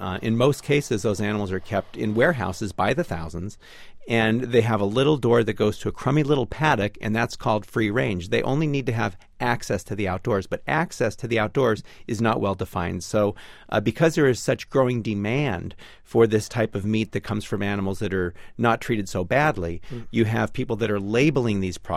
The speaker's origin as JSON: {"language": "English", "town": "Hollywood", "region": "California", "country": "United States", "tie": "born or raised there", "said": "In fact, I grew up in Hollywood, California."}